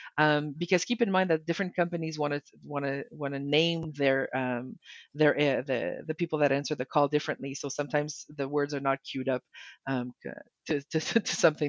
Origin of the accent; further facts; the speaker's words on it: Canada; accent: French; English is a second language; Even me, I have a French accent in the background because I'm French Canadian.